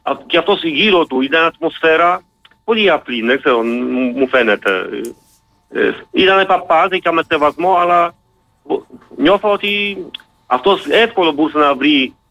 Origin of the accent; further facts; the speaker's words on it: Poland; Greek is a second language; Ναι, γιατί ξέρετε, είμαι Πολωνός